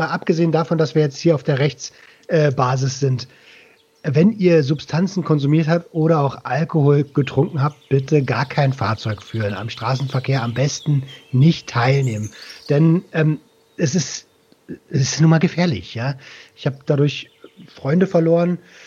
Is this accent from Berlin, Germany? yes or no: yes; Berlin, Germany; Berlin, wo ich herkomme